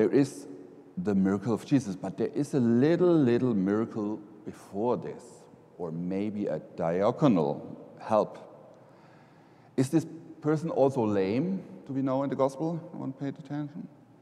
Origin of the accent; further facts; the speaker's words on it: Germany; English is a second language; If I think back, I'm from Germany, raised, born there, and after high school graduation, we still had to go to the army every son.